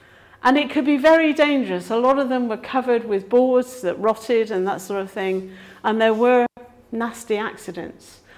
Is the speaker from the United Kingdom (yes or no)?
yes; South West England, United Kingdom; I grew up in Cornwall in the United Kingdom, which if you look at a map of the United Kingdom is a little tiny bit right at the end that pokes into the sea.